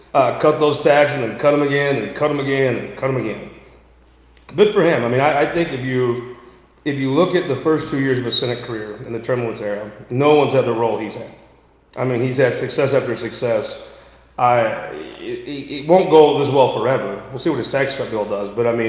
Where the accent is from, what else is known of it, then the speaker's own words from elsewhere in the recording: United States; because I'm an American.